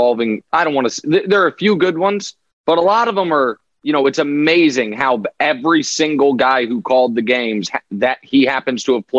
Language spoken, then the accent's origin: English; Kansas City, Missouri, United States; Yeah, that's right. My hometown.